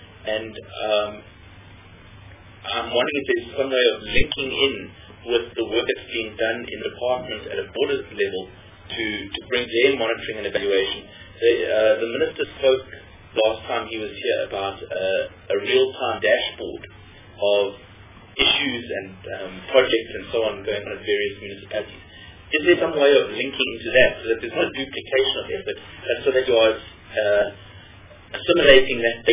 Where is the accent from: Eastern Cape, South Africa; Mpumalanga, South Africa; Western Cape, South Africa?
Eastern Cape, South Africa; East London; I come from East London, Buffalo City.